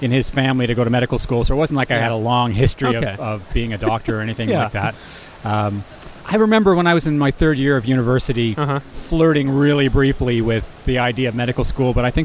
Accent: Moncton, New Brunswick, Canada; And the area around it is beautiful. And yeah. It was a wonderful place to grow up.

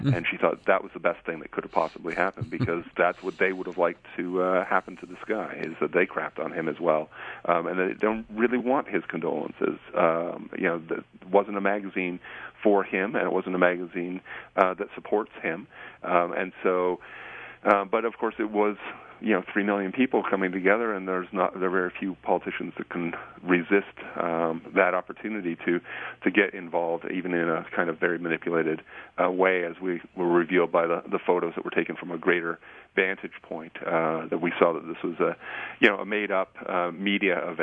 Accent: Canada; I won't say as a Canadian that, you know, we've done a better job.

